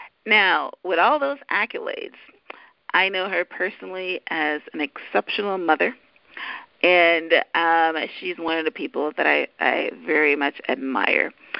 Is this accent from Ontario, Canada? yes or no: yes; Toronto, Ontario, Canada; So, you know, we grew up in Regent Park, which is on the other end of it, and that was also equal to equal to the Jane and Finch area, another side of town.